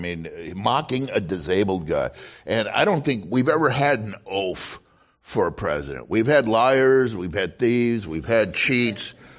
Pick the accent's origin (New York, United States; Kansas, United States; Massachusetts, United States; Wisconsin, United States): Wisconsin, United States; now in San Francisco, United States; Melissa and I were speaking of this earlier about she's from Georgia and I'm from Wisconsin. And I go back home